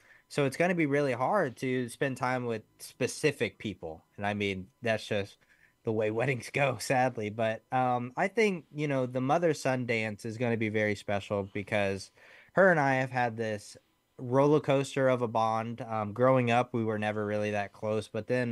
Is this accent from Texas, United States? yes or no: no; Indiana, United States; I'm originally from Indiana, and a lot of my family is in Indiana or Ohio